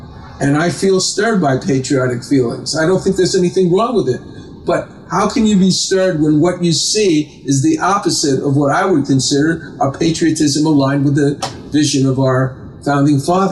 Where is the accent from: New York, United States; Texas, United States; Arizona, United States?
New York, United States; Long Island; I grew up in Long Island